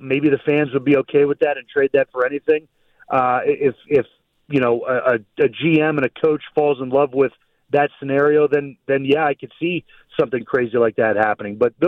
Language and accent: English; Ohio, United States; And I was lucky because I was from Ohio. I love the Browns. I was looking forward to coming back.